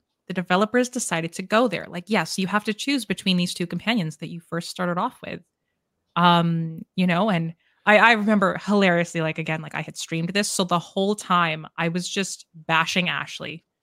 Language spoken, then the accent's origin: English; Canada; I'm from Canada.